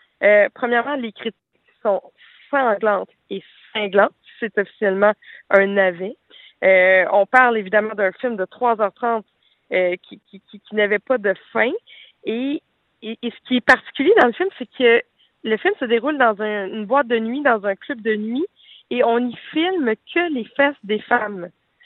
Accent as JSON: {"language": "French", "region": "Quebec", "country": "Canada", "said": "Puis, je suis vraiment très, très fière, là, en tant que Québécoise, de voir qu'on a remporté un prix ce soir."}